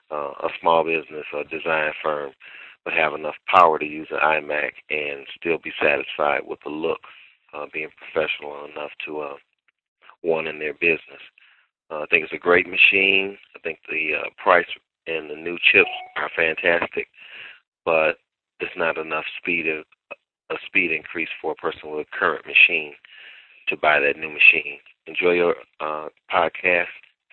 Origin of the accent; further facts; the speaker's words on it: Southfield, Michigan, United States; I'm from Southfield, Michigan